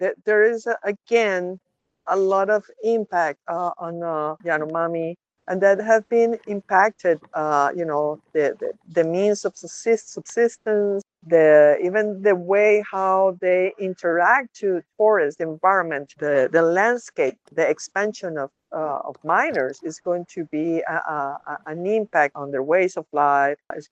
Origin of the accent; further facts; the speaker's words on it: Caracas, Capital District, Venezuela; English is a second language; I'm from Caracas, Venezuela. I'm an anthropologist